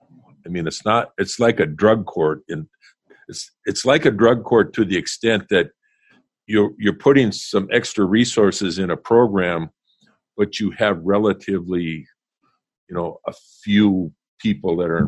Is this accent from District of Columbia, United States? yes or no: no; Devils Lake, North Dakota, United States; I come from Devil's Lake.